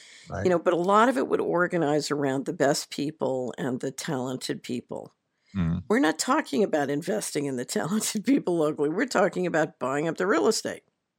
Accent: Philadelphia, Pennsylvania, United States; I grew up in Philadelphia. I've been to Erie, Pennsylvania.

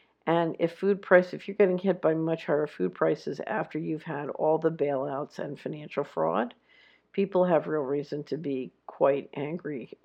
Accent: Japan; moved away as an adult; also born or lived in United States / Latin America; I'm from Japan, but called the U.S. my home for about 11 of my student years. Then since my late 20s, I lived in Latin America for another decade before returning to Japan this year.

